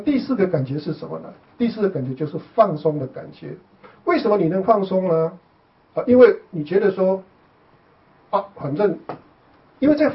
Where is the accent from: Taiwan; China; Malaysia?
China; 所以我们中国人常常会用大吉大利啦